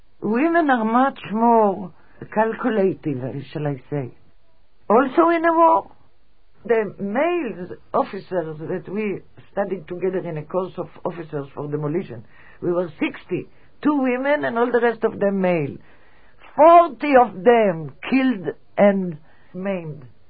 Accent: Tel Aviv, Tel Aviv District, Israel; born there; English is a second language; I am 70, and I was born here in Israel, in Tel Aviv.

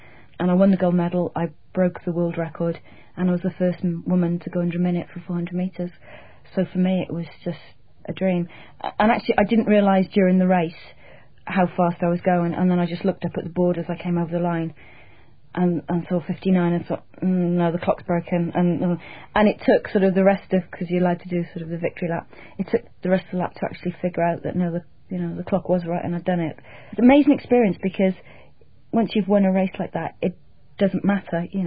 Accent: Cardiff, Wales, United Kingdom; I was born and brought up in Cardiff in South Wales

